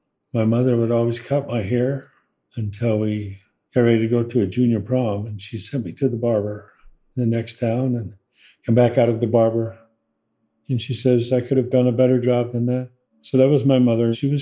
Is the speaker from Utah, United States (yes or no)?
yes; Bicknell, Utah, United States; I was born in Slaney, Utah, but we lived in Bicknell, Utah. And my dad was a rancher, farmer, and my mother was a housewife.